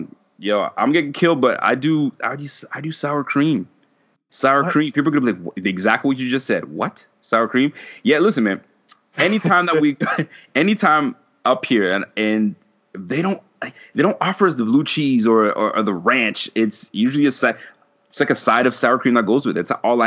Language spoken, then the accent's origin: English; Canada; I'm born and raised in Canada